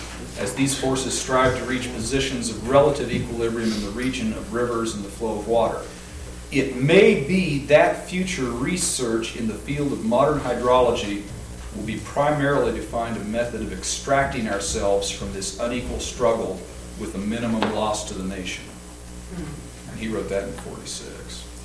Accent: Great Plains, United States; I grew up in Ogallala country.

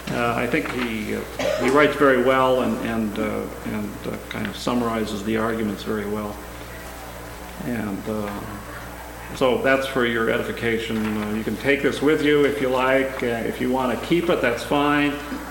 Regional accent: Arizona, United States; I'm from Arizona.

